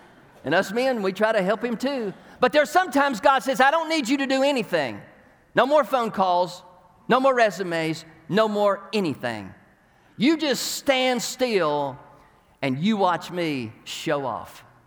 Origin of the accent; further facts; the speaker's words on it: Tennessee, United States; I'm a redneck from Tennessee, so, you know, it's kind of a odd thing there.